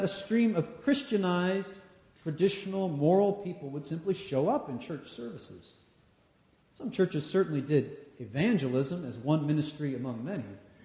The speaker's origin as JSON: {"language": "English", "region": "Washington", "country": "United States", "said": "I come from the West Coast, the Pacific Northwest, Washington State, to be precise"}